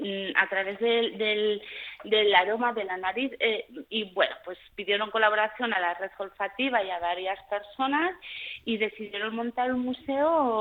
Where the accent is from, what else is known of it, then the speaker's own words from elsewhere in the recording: Zamora, Castile and León, Spain; yo soy de Zamora